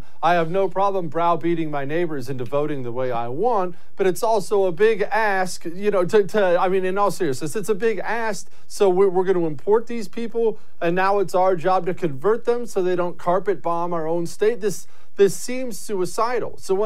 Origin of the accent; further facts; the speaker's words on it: Texas, United States; we are feeling that big time right here in my home state of Texas.